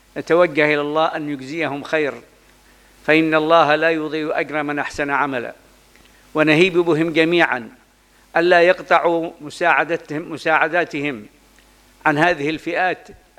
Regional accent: Yemen; ونخص في بلدنا اليمن ما حل بها عموما وما حل بعدن خصوصا

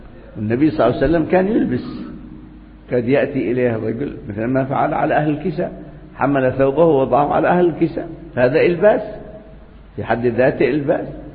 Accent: Hadhramaut, Yemen; عندنا في حضرموت مثلا

